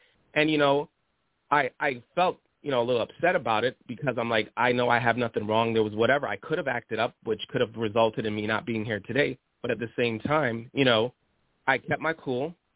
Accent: Brooklyn, New York, United States; also born or lived in Canada; You know, we grew up together in Brooklyn, and you know, I'm from Canada also.

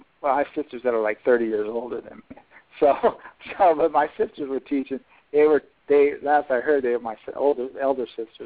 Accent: San Diego, California, United States; also born or lived in Arizona; now in Tucson, United States; I'm actually from California, but I live in Arizona. I live in Tucson. And I grew up in both places, in San Diego and in Arizona.

